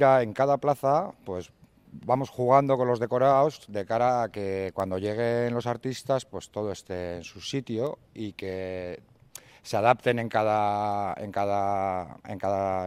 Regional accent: Bilbao, Basque Country, Spain; Yo soy de Uribarri

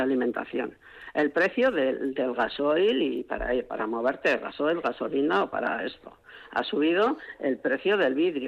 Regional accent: Fresneda, Basque Country, Spain; yo en mi zona, que yo soy de Fresneda, de Valdegovía, de la zona de Valdegovía

